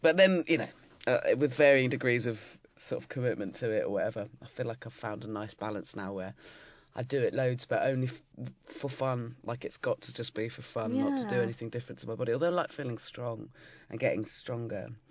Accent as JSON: {"language": "English", "region": "South West England", "country": "United Kingdom", "tie": "born or raised there", "lives_now": "London, United Kingdom", "said": "I grew up in Dorset"}